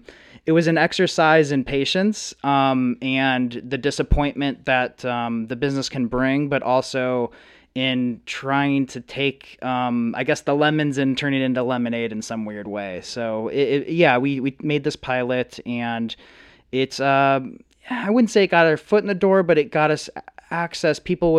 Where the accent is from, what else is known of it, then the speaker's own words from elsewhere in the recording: Midwest, United States; making movies in growing up in the Midwest, and making movies in middle school and high school